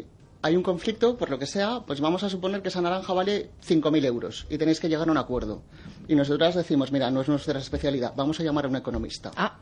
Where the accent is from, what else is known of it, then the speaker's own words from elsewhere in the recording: Denia, Valencian Community, Spain; soy de Denia, y ejerzo allí, sobre todo con los extranjeros.